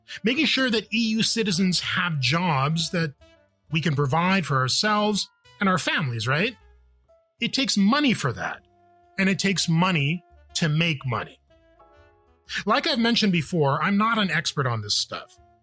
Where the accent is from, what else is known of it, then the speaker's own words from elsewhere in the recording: Lithuania; Take a look at my home country, Lithuania.